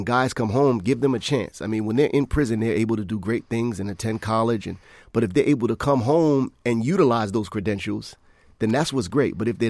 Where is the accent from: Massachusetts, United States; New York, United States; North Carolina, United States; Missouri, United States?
Massachusetts, United States; Boston; You know, socially and economically, I come from Roxbury. So, I mean, I have family and friends who are deeply involved in you know, situations like this. And I grew up around these type of people.